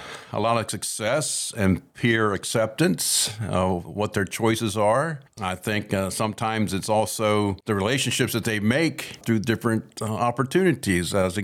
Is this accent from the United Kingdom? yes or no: no; United States; I'm from Carroll County, and we notice the number of farms have decreased